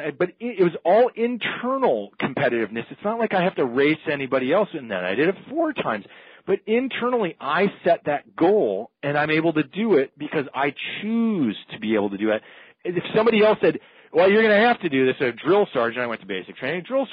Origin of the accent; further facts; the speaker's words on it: Minnesota, United States; where I grew up in Minnesota, it would probably be called a mountain, right?